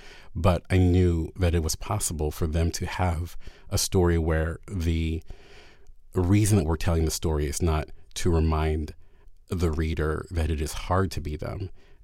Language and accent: English; Baltimore, Maryland, United States